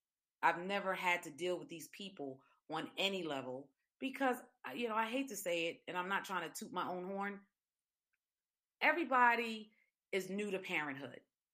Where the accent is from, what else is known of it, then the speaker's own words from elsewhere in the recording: Dominican Republic; I remember growing up in the Dominican Republic, I didn't have shoes.